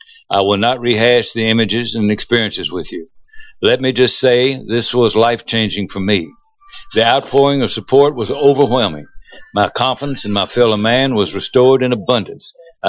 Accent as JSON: {"language": "English", "region": "the South", "country": "United States", "accent": "southern", "said": "Usually my southern accent."}